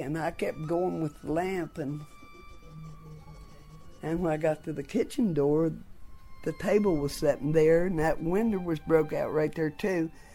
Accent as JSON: {"language": "English", "region": "West Virginia", "country": "United States", "tie": "born or raised there", "said": "Been living in West Virginia all my life. Born and raised on Stamping Creek."}